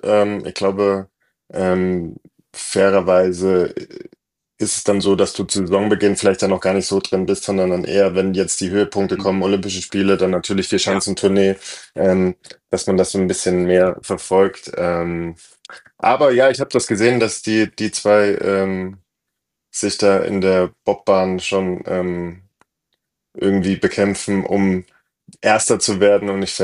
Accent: Bavaria, Germany; ich bin ja quasi in Bayern groß geworden und dann auch regelmäßig in den Bergen gewesen

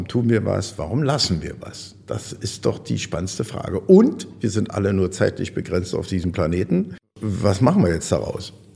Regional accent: Berlin, Germany; Ich komme aus Berlin, mir ist das sowieso egal.

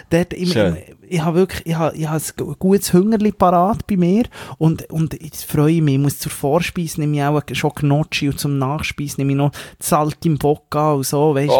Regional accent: Switzerland

